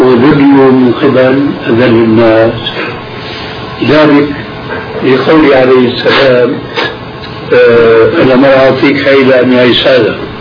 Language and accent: Arabic; Aleppo, Aleppo Governorate, Syria; يعني عندنا في حلب